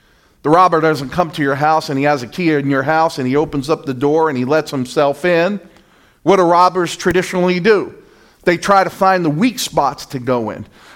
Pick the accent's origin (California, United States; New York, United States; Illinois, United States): New York, United States; New York City; I grew up in New York City. No clue what a shepherd was. No clue about sheep.